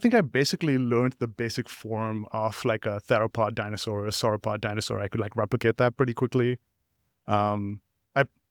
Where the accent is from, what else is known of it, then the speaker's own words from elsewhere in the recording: Sharjah, United Arab Emirates; I was born in the UAE in Sharjah, which is an emirate in the United Arab Emirates. I was born there as an Indian citizen, grew up in this sort of middle-class Indian community.